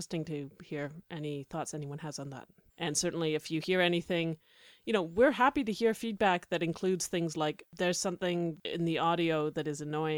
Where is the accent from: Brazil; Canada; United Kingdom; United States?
Canada; We, as all Canadians know, will claim anyone who has stood on Canadian soil for more than 5 minutes as a Canadian